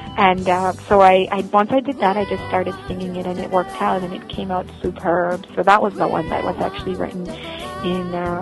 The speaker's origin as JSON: {"language": "English", "country": "Uganda", "first_language": "Luganda", "second_language": "English", "said": "I'm from Uganda, and I am a Muganda. That is my tribe, and I speak Luganda."}